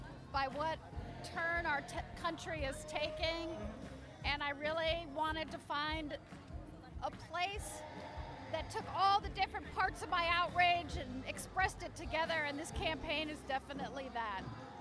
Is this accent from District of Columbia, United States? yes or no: yes; Washington, District of Columbia, United States; Yeah, I'm a volunteer from Washington, D.C.